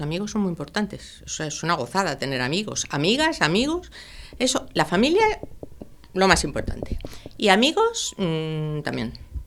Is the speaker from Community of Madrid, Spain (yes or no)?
yes; Madrid, Community of Madrid, Spain; born there; Nací en Madrid y nací el día 7 de enero.